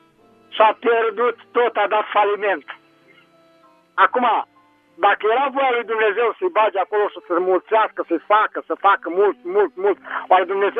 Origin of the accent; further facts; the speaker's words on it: Pâncești, Bacău County, Romania; tot eu sunt din Pâncești, Bacău, vă sun.